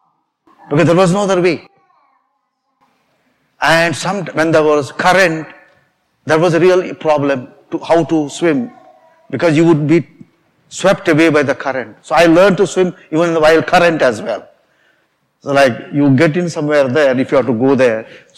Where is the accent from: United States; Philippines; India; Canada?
India; South India; You know, I was born in India, down south of India.